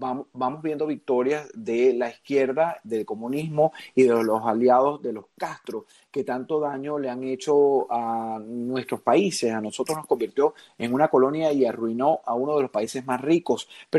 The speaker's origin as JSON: {"language": "Spanish", "country": "Venezuela", "said": "no se ha hecho el trabajo que aspiramos como ciudadanos venezolanos para el cese de la usurpación"}